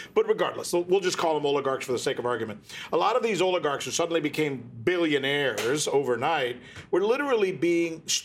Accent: United States; I'm from America, where everybody buys political influence.

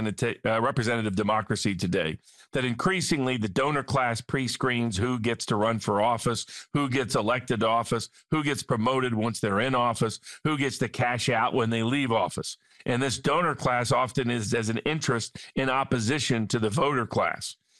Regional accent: Chattanooga, Tennessee, United States; near my hometown of Chattanooga, Tennessee.

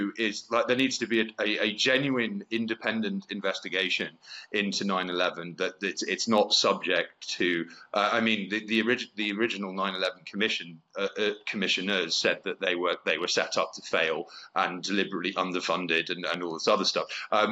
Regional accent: United Kingdom; at least in my home country of Britain, were paying close attention

